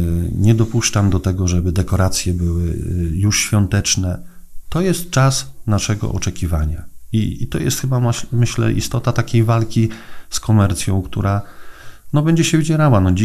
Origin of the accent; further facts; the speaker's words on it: Węgorzewo, Warmian-Masurian Voivodeship, Poland; na tej swojej parafii rodzinnej, skąd pochodzę, z Węgorzewa